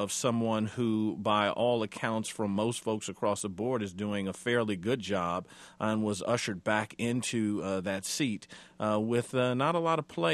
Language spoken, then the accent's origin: English; Detroit, Michigan, United States; Interesting play in the Motor City, my hometown of Detroit